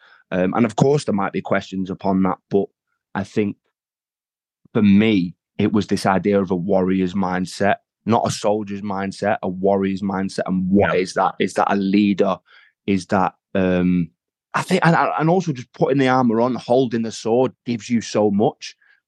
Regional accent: Manchester, North West England, United Kingdom; accent: Northern; It's not my accent. It's, you know, it's toned down a little bit, but it is on the map as Northern as maybe some may specifically say Manchester.

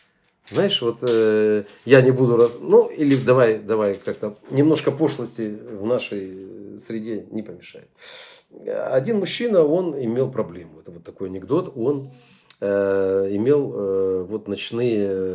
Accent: Ukraine; Дорогие наши соотечественницы, мы тоже из Украины.

